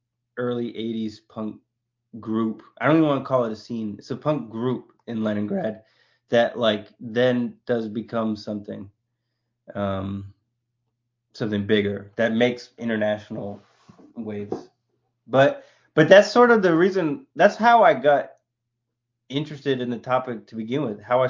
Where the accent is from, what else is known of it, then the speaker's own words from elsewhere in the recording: United States; everyone's so fascinated because I'm an American and how the fuck did I find this place?